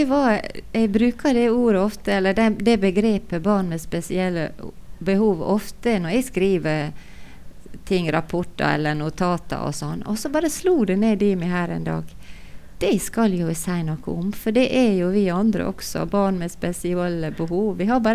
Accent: Volda, Møre og Romsdal, Norway; Det stemmer, jeg vokste opp inn i Volda og bodde der til jeg var 20 år.

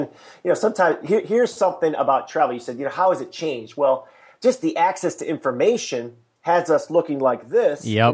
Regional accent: Midwest, United States; You know, I'm from the Midwest, so that's a little bit weird to say that sort of thing too.

